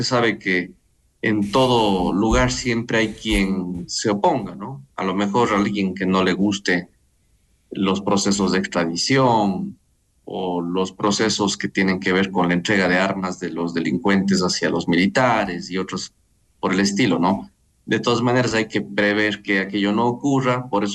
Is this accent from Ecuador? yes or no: yes; Ecuador; y lo hablo como un ecuatoriano más, es el pueblo, es el país como tal.